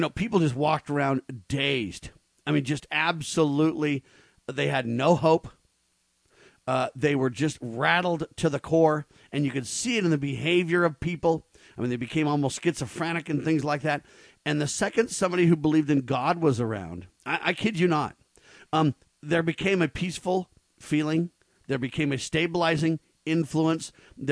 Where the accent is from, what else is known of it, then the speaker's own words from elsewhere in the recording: California, United States; I grew up in California, so when I was a little kid, I remember earthquakes